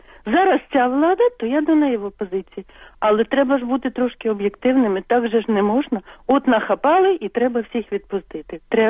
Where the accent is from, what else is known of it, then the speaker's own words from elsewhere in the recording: Kyiv, Ukraine; я з Києва.